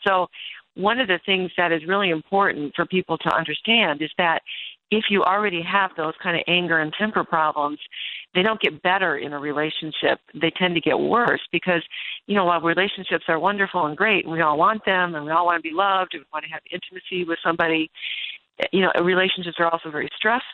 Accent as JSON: {"language": "English", "region": "Michigan", "country": "United States", "tie": "born or raised there", "also_born_or_lived": "Chicago", "said": "with my Midwestern roots, I grew up in Michigan. I lived in Chicago for a number of years."}